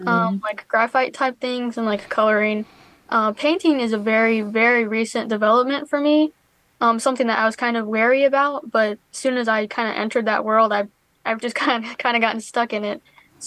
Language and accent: English; Lake Station, Indiana, United States; I was born and raised in Lake Station, Indiana, so very close to where IUN's campus is.